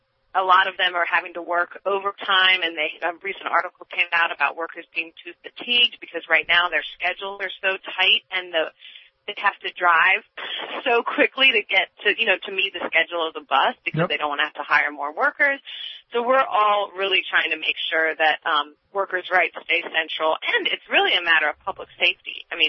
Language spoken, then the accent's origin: English; Carlisle, Pennsylvania, United States; I'm from Carlisle. I lived there since I was 7 years old. It's my hometown. I love it.